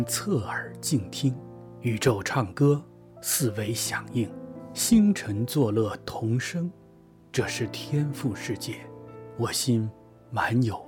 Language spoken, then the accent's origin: Chinese; Hong Kong; 我生于香港，长于香港，小小而又奇妙的国际都会